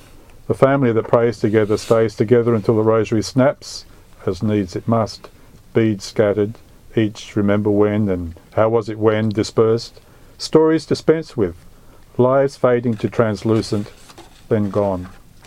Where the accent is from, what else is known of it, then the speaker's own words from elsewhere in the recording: Murray Bridge, South Australia, Australia; my memory of growing up in Murray Bridge in South Australia as a child, and we never had television in those days